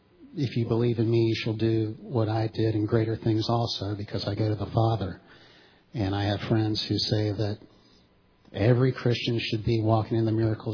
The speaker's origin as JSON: {"language": "English", "town": "Fairhope", "region": "Alabama", "country": "United States", "said": "I'm from Fairhope, Alabama."}